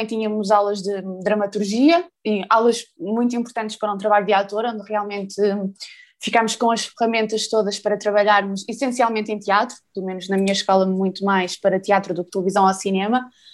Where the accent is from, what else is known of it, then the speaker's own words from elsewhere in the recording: Porto, Norte, Portugal; accent: Porto; como eu vinha do Porto, eu tinha muito sotaque, mas vejo muito, ainda tenho, e tento esconder em palco